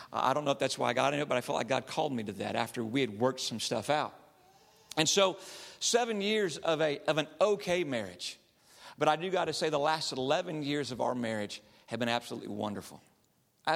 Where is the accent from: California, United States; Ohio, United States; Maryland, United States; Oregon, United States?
California, United States; And no, I did not live back east. I'm from California, born and raised, just have two kids named after those cities.